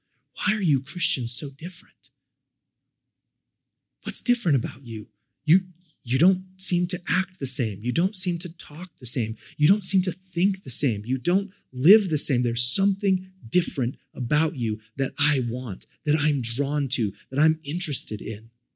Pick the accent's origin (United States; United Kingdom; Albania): United States; We're Americans. We stand on our rights. I'm an American.